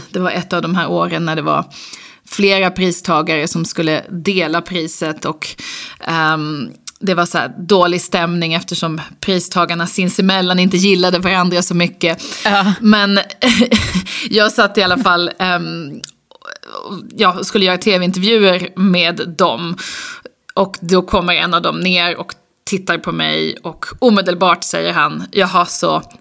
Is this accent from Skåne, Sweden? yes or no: yes; Lund, Skåne, Sweden; now in Stockholm, Sweden; Nej, men jag är uppvuxen i Lund, pluggade i Uppsala och lite i USA. Och sen så flyttade jag till Stockholm